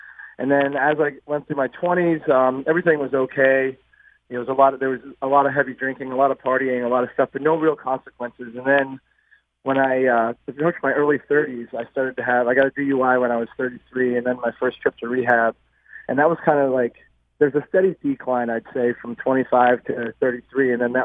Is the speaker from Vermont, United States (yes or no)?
yes; Vermont, United States; Yeah, so I grew up in Vermont, and when I grew up there, I was born with a lot of illnesses.